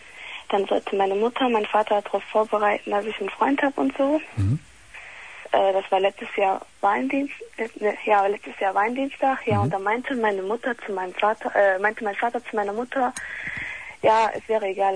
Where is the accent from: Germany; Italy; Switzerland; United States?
Italy; Ich bin Italienerin.